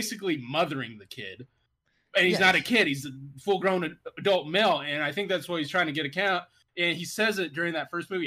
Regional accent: the South, United States; and I'm from the South, so basically all that stuff looks kind of the same in like every little rural Southern town.

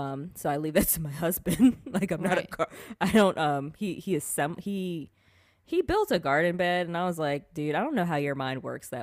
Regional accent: Maryland, United States; So if you guys didn't know, I'm from Maryland.

